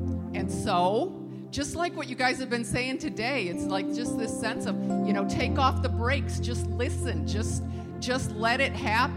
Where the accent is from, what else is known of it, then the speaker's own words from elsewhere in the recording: Wisconsin, United States; Okay, I'm from Wisconsin.